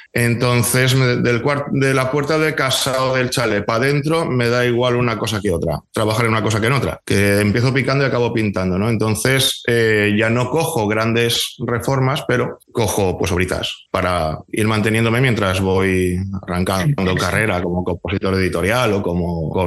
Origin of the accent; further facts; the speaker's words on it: Mislata, Valencian Community, Spain; al poquito estaba en bandas de mi localidad, 16, 17 años, y Mislata es donde yo nací, es un sitio pues con mucho circuito de rock.